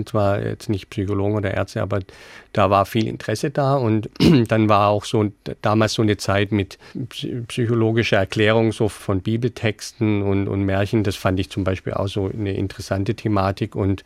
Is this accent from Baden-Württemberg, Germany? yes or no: yes; Ludwigsburg, Baden-Württemberg, Germany; Und ich bin ja dann in Ludwigsburg dann später aufgewachsen, so eine Kleinstadt.